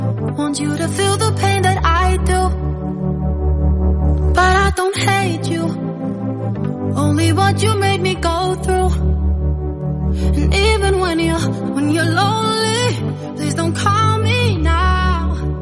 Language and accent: Danish; Region of Southern Denmark, Denmark; fordi jeg kommer over fra Fyn også, ikke?